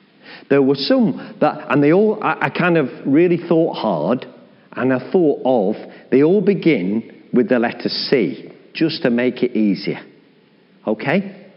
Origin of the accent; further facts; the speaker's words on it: England, United Kingdom; And what do we say as English people?